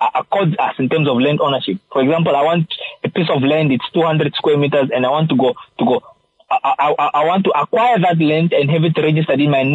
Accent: Zambezi, Namibia; I'm from Zambezi region, I want to go to my ancestral land.

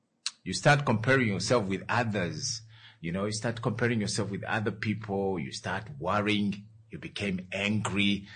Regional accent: Ngwediva, Namibia; I was so disappointed because Ngwediva is my hometown.

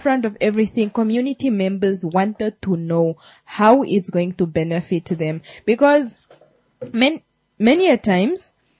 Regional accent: Tsumeb, Oshikoto, Namibia; Let's say, for example, I grew up in Tsumeb.

